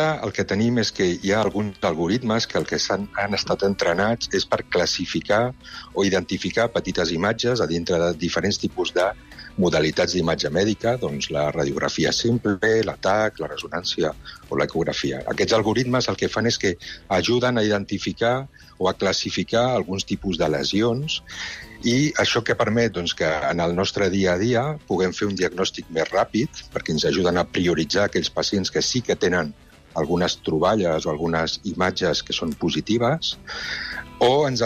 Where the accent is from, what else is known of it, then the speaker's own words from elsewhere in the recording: Girona, Catalonia, Spain; jo recordava el meu poble, que era Girona